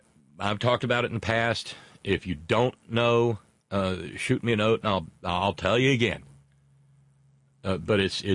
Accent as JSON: {"language": "English", "region": "Alabama", "country": "United States", "tie": "born or raised there", "said": "A long time ago, growing up in Alabama"}